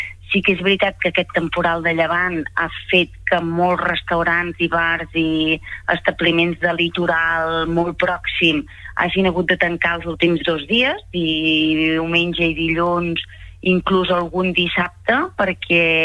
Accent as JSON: {"language": "Catalan", "town": "Calella de Palafrugell", "region": "Catalonia", "country": "Spain", "said": "aquí el que és Costa Brava Centre i jo, que sóc de Calella de Palafrugell"}